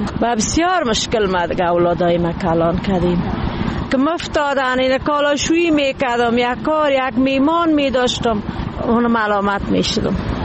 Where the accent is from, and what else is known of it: Kabul, Afghanistan